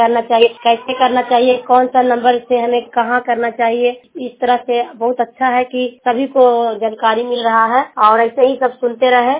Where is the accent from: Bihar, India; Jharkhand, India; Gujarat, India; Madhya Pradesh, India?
Bihar, India; Thedo; हनौत block थेड़ो गांव के रहने वाली हूँ और जिला नालंदा